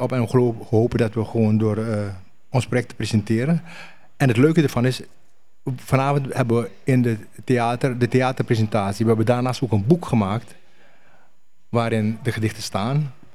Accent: Netherlands; omdat wij als Nederlanders van Surinaamse afkomst onderdeel zijn van het totale grote culturele palet van hier.

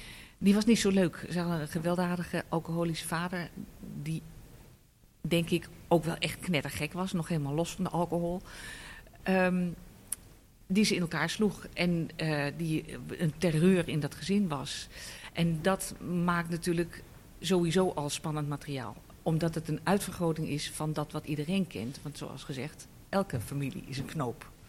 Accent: Amsterdam, North Holland, Netherlands; Ik ben geboren en getogen Amsterdamse. En ik ben 30 jaar in de Jordaan woonachtig geweest.

